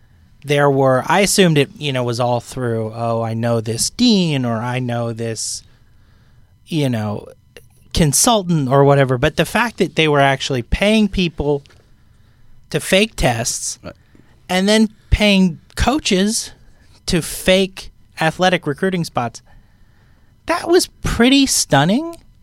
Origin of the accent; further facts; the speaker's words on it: Connecticut, United States; I grew up in Connecticut, so I listened